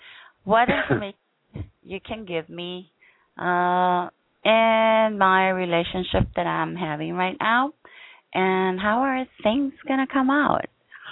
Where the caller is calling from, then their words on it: Tijuana, Baja California, Mexico; Well, you're going to be surprised because I'm calling from Tijuana, Mexico, next to San Diego.